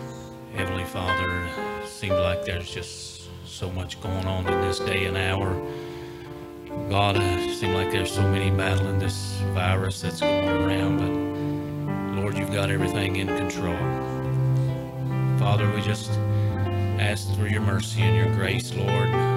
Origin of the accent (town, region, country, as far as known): Ohio, United States